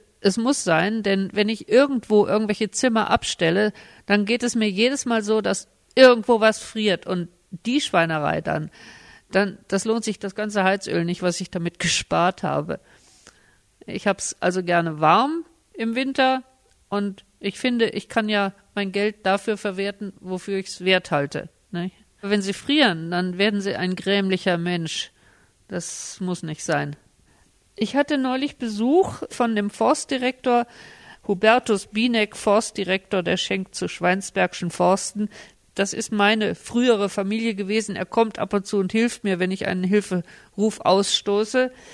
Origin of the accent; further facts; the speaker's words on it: Hesse, Germany; Ich stamme aus Hessen, nicht?